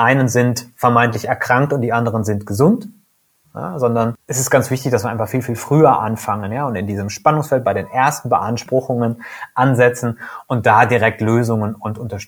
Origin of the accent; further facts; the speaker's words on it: Siegen, North Rhine-Westphalia, Germany; now in Cologne, Germany; Ich lebe und arbeite in der Domstadt, komme aus Südwestfalen, aus Siegen ursprünglich.